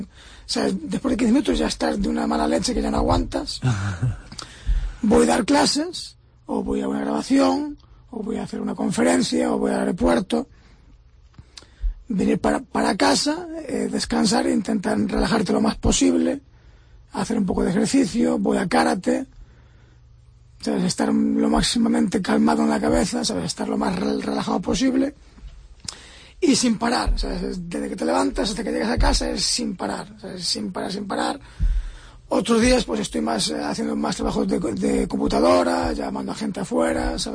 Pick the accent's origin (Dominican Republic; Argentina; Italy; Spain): Spain; Ourense, Galicia; Siendo orensano y siendo gallego. O sea, la gente me pregunta, ¿sabes? ¿De dónde eres? Porque ya saben que no soy americano, ¿sabes?